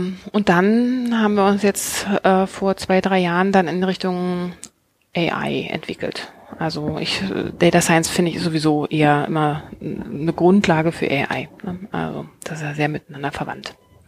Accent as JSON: {"language": "German", "region": "Berlin", "country": "Germany", "tie": "born or raised there", "said": "Ich bin tatsächlich Ur-Berlinerin. Ich bin hier in der Stadt geboren, in Mitte aufgewachsen, also so richtig so ein Mitte-Girl oder wahrscheinlich inzwischen Woman oder Lady. Und habe tatsächlich auch die meiste Zeit meines Lebens hier verbracht, auch beruflich."}